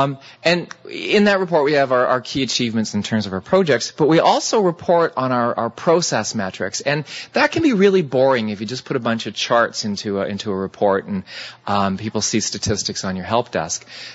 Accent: Canada; Being Canadian, we try not to brag, but in this case, we do.

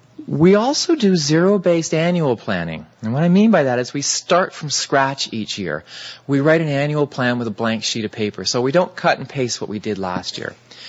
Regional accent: Canada; Being Canadian, we try not to brag, but in this case, we do.

